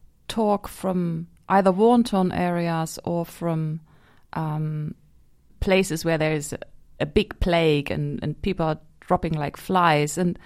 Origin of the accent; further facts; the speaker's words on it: East Germany, Germany; So I grew up in East Germany, and I lived next to a Russian barracks.